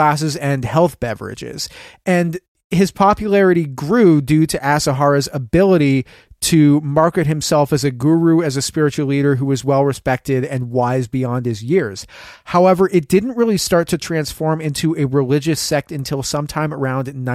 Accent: Oregon, United States; I'm from Oregon.

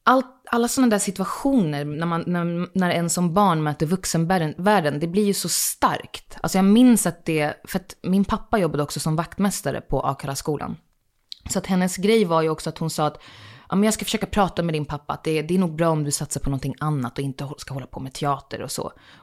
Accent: Akalla, Stockholm County, Sweden; Att jag är uppvuxen i Akalla, att jag har bott där i 22 år.

